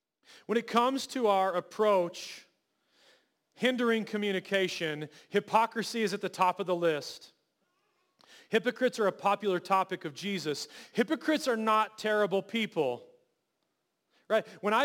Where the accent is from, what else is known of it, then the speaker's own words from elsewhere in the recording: United States; And as an American, it can be very annoying and sometimes very tedious.